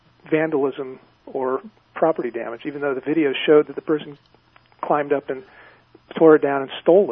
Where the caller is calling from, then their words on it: Berkeley, California, United States; I'm in Berkeley.